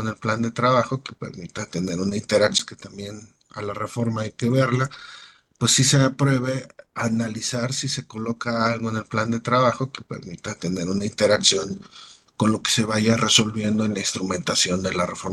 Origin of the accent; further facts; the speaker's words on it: Acatlán, Mexico; Yo también soy de Acatlán.